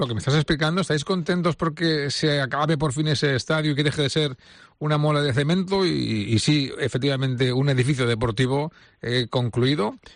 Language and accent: Spanish; Valencian Community, Spain; yo, como un valenciano más, estoy contento, ¿no?, de pensar que tendremos un estadio terminado aquí en Valencia.